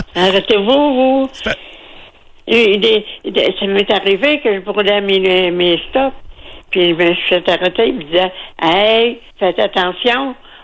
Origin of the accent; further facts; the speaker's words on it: Saint-Charles-de-Bellechasse, Quebec, Canada; born there; Non, moi, je suis née à Saint-Charles-de-Bellechasse.